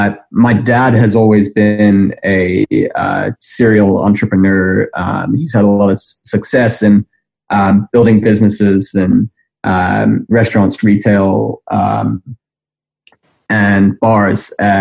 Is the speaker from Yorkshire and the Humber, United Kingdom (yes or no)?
yes; Sheffield, Yorkshire and the Humber, United Kingdom; Yeah, so I'm from Sheffield, England. It's in the north of England.